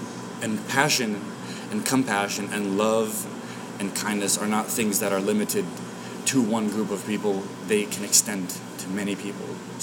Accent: United States; I'm as American as apple pie with a little bit of rose water on it.

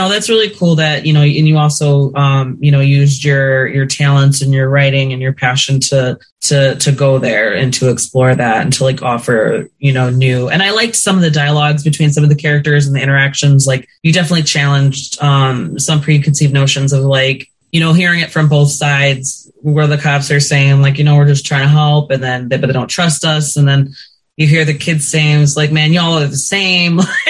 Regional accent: Illinois, United States; And I'm from, I mean, I'm not from Chicago, the city, but I've lived in the suburbs like all my life.

